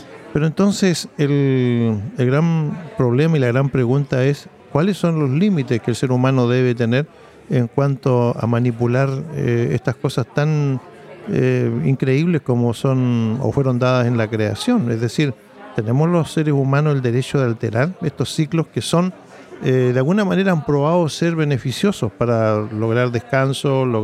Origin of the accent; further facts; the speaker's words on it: Valparaíso, Chile; born there; Yo veo ya mi propia ciudad donde yo nací, en Valparaíso